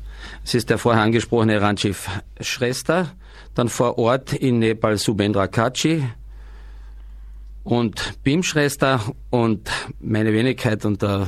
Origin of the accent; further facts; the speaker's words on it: Rotenthurn, Austria; Ich komme aus Rotenthurn, eine kleine Ortschaft in der Nähe von Spital